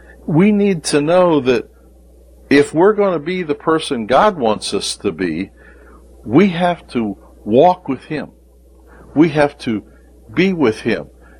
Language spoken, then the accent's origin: English; Ohio, United States; 1964 was not a nice place in Alabama. I grew up in Ohio. Well, there's racial prejudice here.